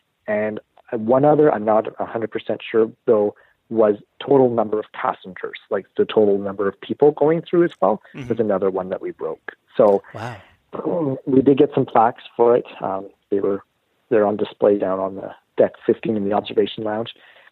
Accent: Canada; All the paperwork said, because we're Canadian, it said, you know, you do not need to fill out this card.

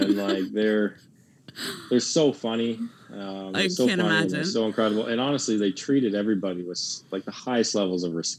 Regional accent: Canada; So there's no excuses for us to not go for the top of everything, being in Canada and being Canadian.

